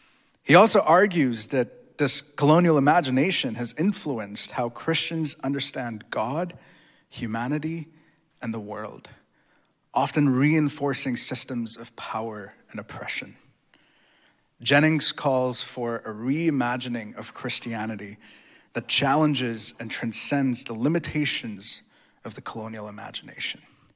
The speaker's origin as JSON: {"language": "English", "town": "Mumbai", "region": "Maharashtra", "country": "India", "tie": "born or raised there", "said": "just a few hours south of where I grew up in Mumbai."}